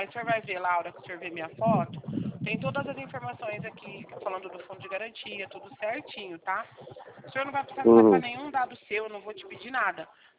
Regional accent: São Paulo, Brazil; eu sou do estado de São Paulo.

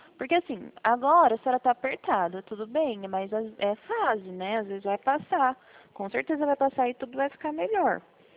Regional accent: Presidente Prudente, São Paulo, Brazil; Eu sou de Presidente Prudente.

